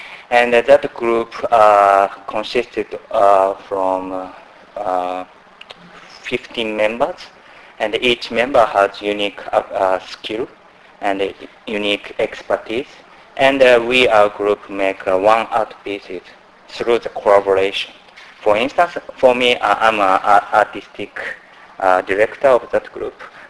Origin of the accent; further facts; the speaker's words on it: Tokyo, Japan; English is a second language; from Tokyo.